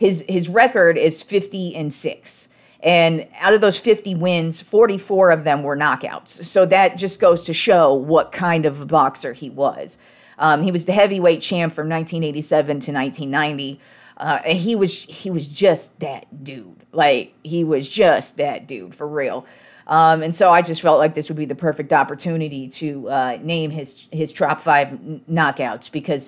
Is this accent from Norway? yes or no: no; Reno, Nevada, United States; And if you're from Nevada, like I'm from Reno, Mills Lane was the dude in Nevada.